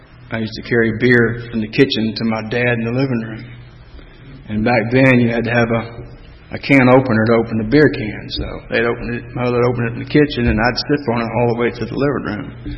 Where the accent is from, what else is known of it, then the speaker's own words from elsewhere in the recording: Atlanta, Georgia, United States; I was born and raised in Atlanta. And for those of you that are confused about that, that means inside the city limits.